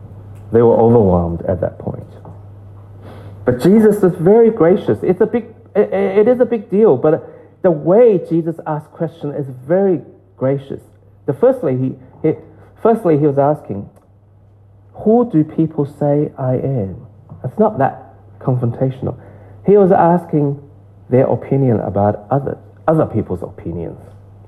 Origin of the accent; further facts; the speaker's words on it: China; English is a second language; moved away as an adult; now in United States; I grew up in China, and I didn't believe God.